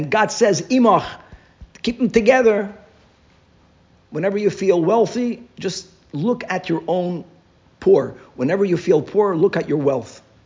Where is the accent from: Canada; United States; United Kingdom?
United Kingdom; I know as a British person, he meant that he was respectful towards his wife